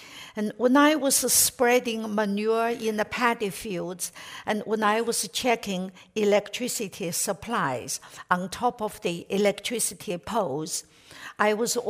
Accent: China; when I was growing up in China in the 1950s, 60s, and 70s

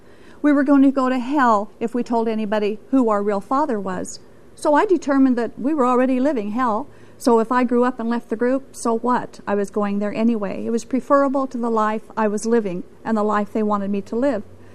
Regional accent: Utah, United States; I was born and raised in a local polygamy group. I was born and raised in the Kingston Polygamy Group, a thriving group here in the state of Utah.

